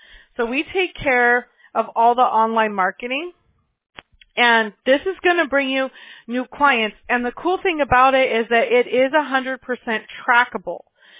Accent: Apple Valley, California, United States; now in Huntington Beach, United States; So I grew up in Apple Valley. And now I live in Huntington Beach, California

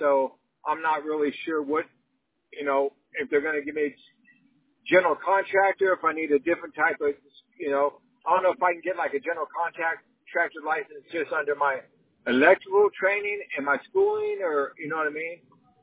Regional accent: California, United States; I came from California

